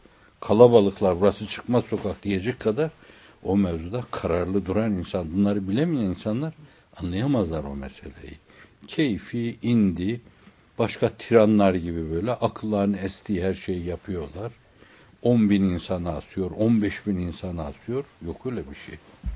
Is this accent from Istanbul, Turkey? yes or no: no; İzmir, Turkey; biz İzmirliyiz bir yönüyle.